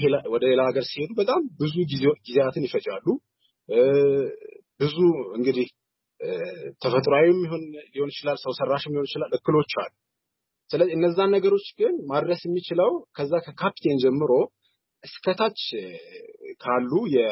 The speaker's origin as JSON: {"language": "Amharic", "town": "Welkite", "region": "Southern Nations, Nationalities, and Peoples' Region", "country": "Ethiopia", "tie": "born or raised there", "said": "ተወልጄ ያደኩት ወልቂጤ ከተማ ነው። ጉራጌ ዞን ውስጥ ነውና"}